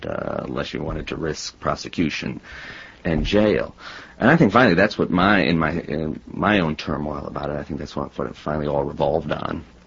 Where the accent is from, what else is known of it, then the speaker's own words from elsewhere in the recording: Cleveland, Ohio, United States; also born or lived in Warren, Pennsylvania; I was born in Warren, Pennsylvania, and basically grew up in Cleveland. Went all through elementary school and high school, and then from Cleveland went to Ohio State.